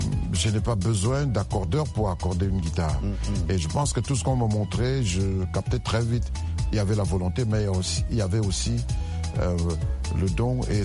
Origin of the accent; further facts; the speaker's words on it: Banjul, Gambia; j'entends un oiseau chanter comme celui que j'avais laissé à Banjul dans mon village natal.